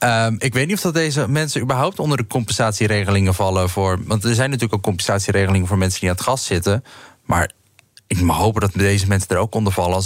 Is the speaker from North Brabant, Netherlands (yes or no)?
no; Montfort, Limburg, Netherlands; ik kom zelf uit Montfort, dat heeft 14.000 inwoners